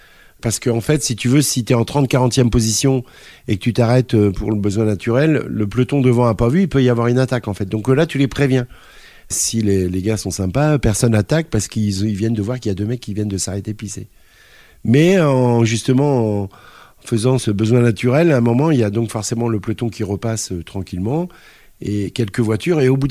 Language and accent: French; Normandy, France; j'étais extrêmement motivé chez moi en Normandie